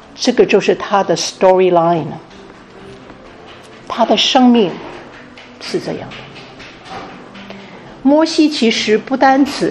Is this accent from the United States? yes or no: no; China; 我们中国人的背景一定会说以下的一句话